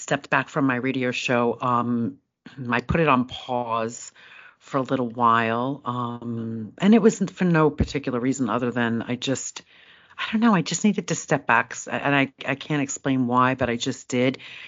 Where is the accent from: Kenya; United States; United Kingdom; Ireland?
Ireland; I'm Irish.